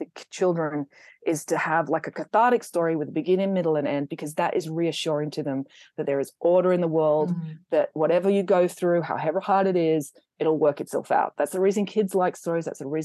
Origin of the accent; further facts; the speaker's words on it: Australia; also born or lived in England; I'm English and my family are English. Like, I've lived in Australia since I was two